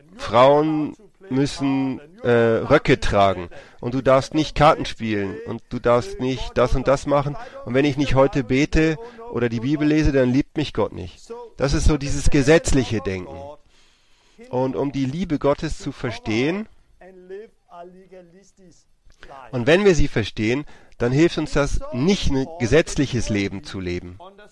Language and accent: German; Denmark; first language Danish; German is a second language; Also ich bin jetzt aus Dänemark und ich spreche Dänisch. Und weil ich Dänisch spreche, bin ich nicht gewohnt, diese Worte zu gebrauchen.